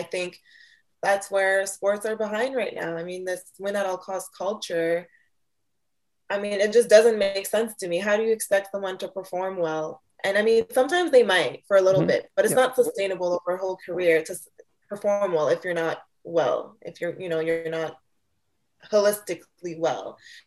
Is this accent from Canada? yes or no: yes; Canada; I'm from Canada. So I was living alone in LA.